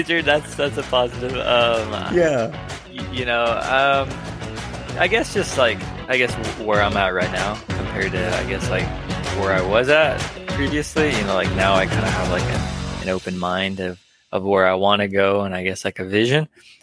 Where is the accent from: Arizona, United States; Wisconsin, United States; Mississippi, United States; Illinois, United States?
Arizona, United States; Lachi; I'm from the Navajo Nation, born and raised in northern Arizona. I grew up in Lachi, Arizona. I was born in Tuba City, Arizona, and I call northern Arizona home.